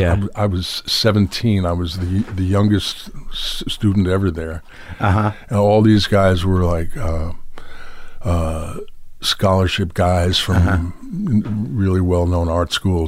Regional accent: New York City, New York, United States; I grew up in New York City. I went to art school in Skowhegan, Maine.

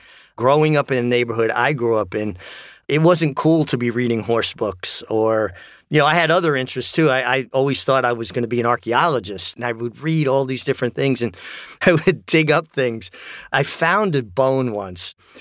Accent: Brooklyn, New York, United States; Growing up in Brooklyn, New York, I didn't really have access to horses per se.

